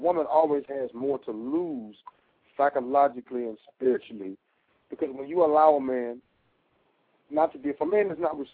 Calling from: Tulsa, Oklahoma, United States; I'm calling from Tulsa, Oklahoma.

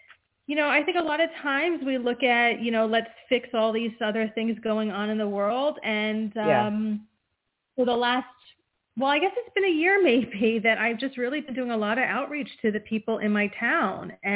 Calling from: New Jersey, United States; from New Jersey.

